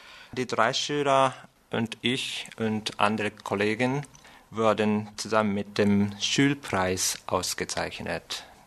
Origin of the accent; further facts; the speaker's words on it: Tokyo, Japan; German is a second language; Ich komme aus Japan, aus Tokio. Ich bin geboren im Jahr 1985.